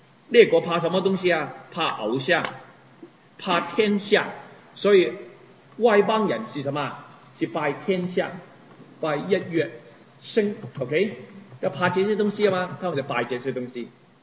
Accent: China; 我在中国的家庭长大，以前我的母亲让我们拜祖先。

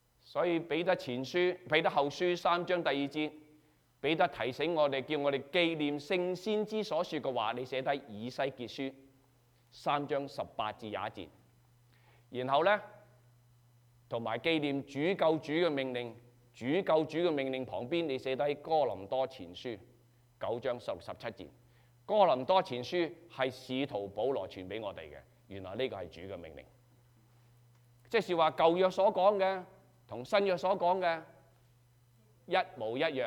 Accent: China; 你知道我中國人，不懂英文。

